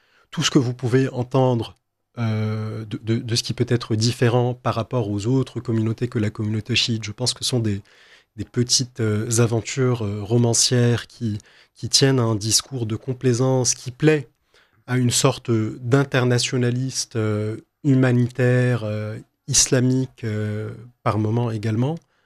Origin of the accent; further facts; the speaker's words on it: Lebanon; qui ne nous concerne pas en tant que Libanais de manière directe